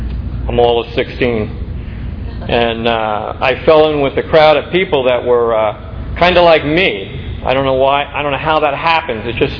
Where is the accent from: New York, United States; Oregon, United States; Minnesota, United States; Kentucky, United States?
New York, United States; I grew up in New York State, in the Hudson Valley, about 50 miles north of New York City. And it was a very small, Peyton Place kind of town.